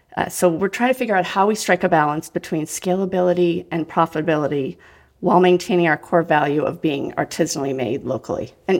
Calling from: Scituate, Massachusetts, United States; I am calling in from Scituate, Massachusetts.

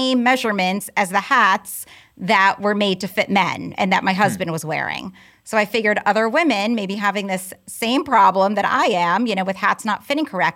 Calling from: Fairfield, Connecticut, United States; I'm calling from Fairfield, Connecticut.

